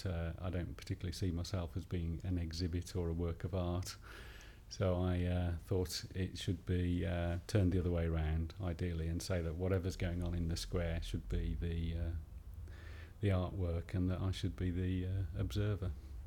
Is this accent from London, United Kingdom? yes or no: no; Birmingham, West Midlands, United Kingdom; I'm age 50 and I'm from Birmingham.